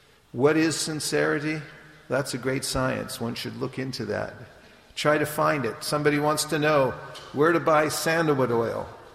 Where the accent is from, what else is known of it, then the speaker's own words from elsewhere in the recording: California, United States; I'm from California.